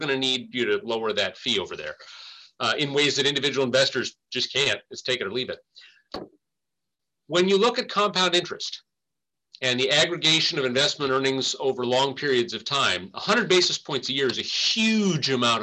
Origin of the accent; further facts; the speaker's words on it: Anchorage, Alaska, United States; now in Juneau, United States; I was born and raised in Anchorage. Lived there. Still got family in Anchorage. Went to school outside, and then I finally got it right and moved to the capital city.